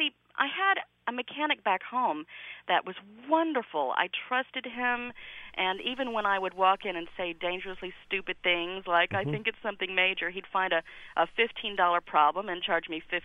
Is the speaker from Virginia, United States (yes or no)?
yes; Norfolk, Virginia, United States; now in New York City, United States; I'm from Norfolk, Virginia, and I've been living in New York City for the past 5 weeks.